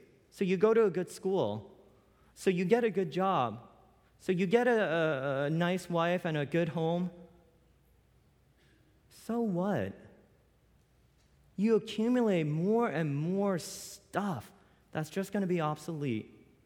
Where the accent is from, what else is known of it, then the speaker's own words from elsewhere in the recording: Long Island, New York, United States; now in California, United States; I grew up in Long Island, New York, and so oftentimes I would go, well, every Sunday and during the weekday, we would go to church in New Jersey, and we would drive in through the city.